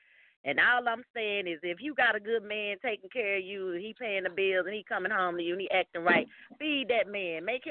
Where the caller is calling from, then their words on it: Dallas, Texas, United States; I'm calling from Dallas Cowboy, Texas.